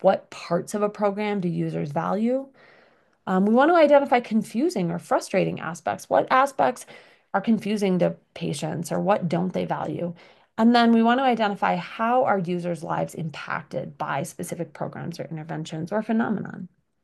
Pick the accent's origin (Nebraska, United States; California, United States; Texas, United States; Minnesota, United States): Minnesota, United States; I'm from Minnesota, and in Minnesota, we have large refugee populations of Hmong and Somalian individuals.